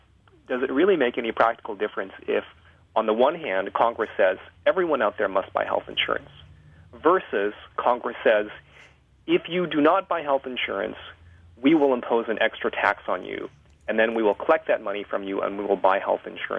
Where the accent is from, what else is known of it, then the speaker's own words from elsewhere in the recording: Canada; I have to admit here that I was born and raised in Canada, where we don't deal with private insurers.